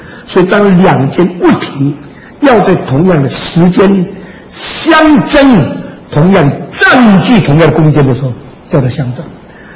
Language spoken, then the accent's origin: Chinese; Xiamen, Fujian, China; moved away; 我在厦门生的。我50年以后离开厦门以后，准准50年，我跑回我的家乡去找到我生的那个房子。